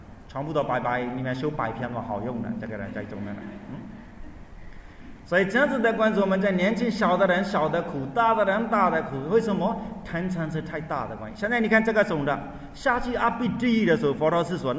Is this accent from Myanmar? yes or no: yes; Myanmar; Chinese is a second language; 我们缅甸人的心是信心是有的